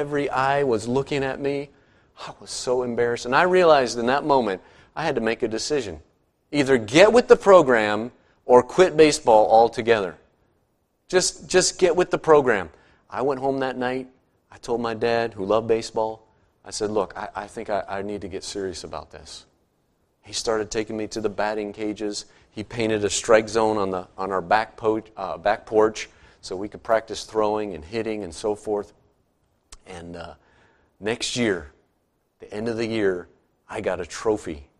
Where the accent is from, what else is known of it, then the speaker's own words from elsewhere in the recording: Indiana, United States; Growing up in Indiana, I knew about basketball